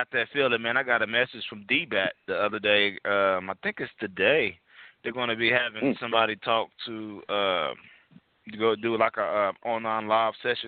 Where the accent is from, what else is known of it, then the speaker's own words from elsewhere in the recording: Muskogee, Oklahoma, United States; I know we grew up there in Muskogee.